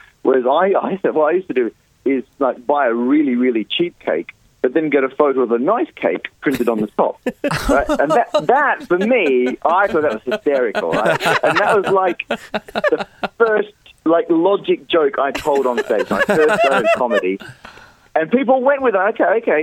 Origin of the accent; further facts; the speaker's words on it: Perth, Western Australia, Australia; moved away as an adult; now in United Kingdom; I'm from Perth originally, but I moved over.